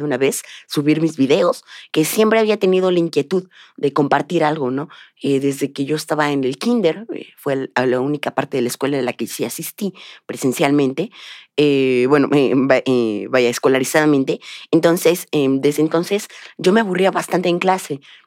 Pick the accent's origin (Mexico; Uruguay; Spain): Mexico; Xalapa, Veracruz; allá en la Radio Estatal de Veracruz, de mi estado de origen. Okay. Yo soy de Xalapa, la capital.